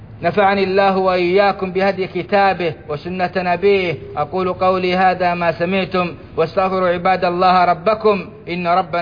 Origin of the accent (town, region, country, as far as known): Saudi Arabia